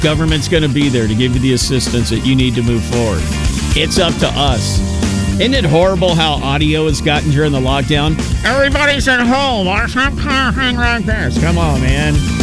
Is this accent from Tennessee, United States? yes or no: yes; Tennessee, United States; because I'm from Tennessee, so I had to give them a little Southern language talking.